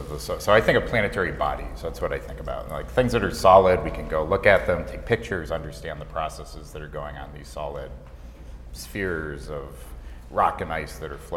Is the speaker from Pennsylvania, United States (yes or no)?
yes; Warren, Pennsylvania, United States; I grew up in Western Pennsylvania in a little town called Warren. I went to the State University of New York at Buffalo for undergrad and Arizona State for my PhD.